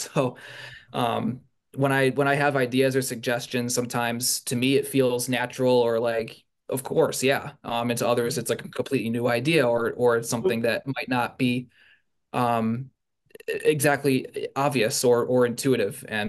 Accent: Pittsfield, Massachusetts, United States; I mean, it all started, I grew up here in Pittsfield, went to Egremont, to Herberg, and to PHS, and graduated 2011.

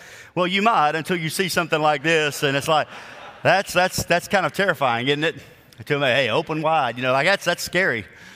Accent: Decatur, Alabama, United States; as I was a child and I grew up in Decatur, Alabama, we had a doctor there.

